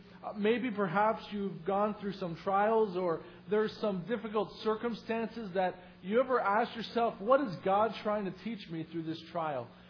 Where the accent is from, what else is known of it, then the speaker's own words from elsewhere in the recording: Canada; I'm originally from Canada